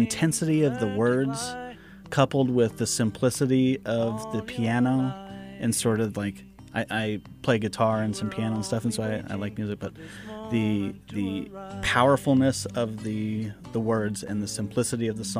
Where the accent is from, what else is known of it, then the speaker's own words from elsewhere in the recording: Montana, United States; I remember when I was in fourth grade, and I grew up in Montana